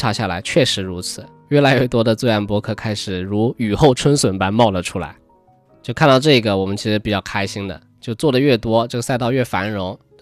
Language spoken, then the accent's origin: Chinese; Shaoxing, Zhejiang, China; also born or lived in Liuzhou; 然后我在柳州出生嘛，在绍兴长大，那柳州又叫龙城